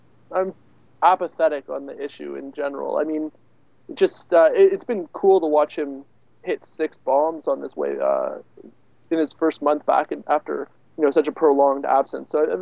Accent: Ottawa, Ontario, Canada; So I grew up in Ottawa, Ontario, right by the Quebec border. So, you know, around French quite a bit.

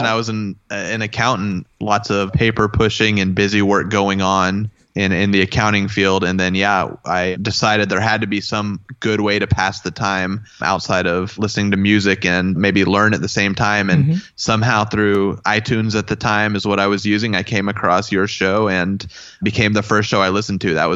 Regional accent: Dallas, Texas, United States; It was my hometown in Dallas.

